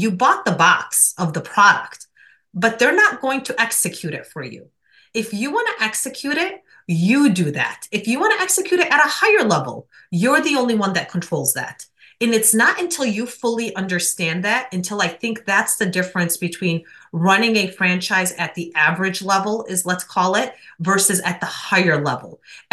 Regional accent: Michigan, United States; somebody born and raised in the Michigan area might know. I know when lake season is, I know when hunting season is, right? Those are things specific to us and our community.

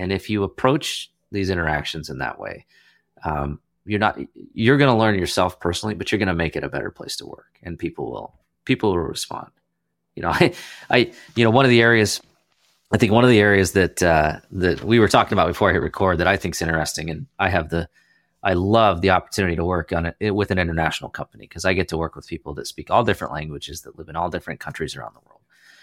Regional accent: United States; as an American, like I speak one, right?

